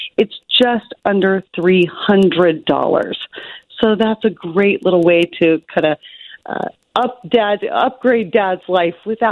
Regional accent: Alaska, United States; and I am from Alaska. I grew up in Alaska. I go back there in a few days.

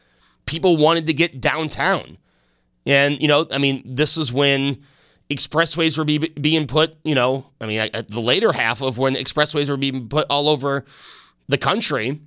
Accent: Buffalo, New York, United States; because I grew up near South Campus, so I took the train downtown.

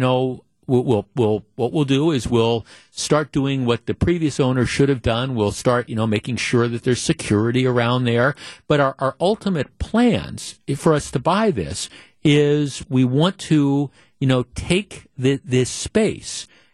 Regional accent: Glendale, United States; Now part of this is that I grew up in Glendale, and I mean, I can remember as a kid, as a teenager

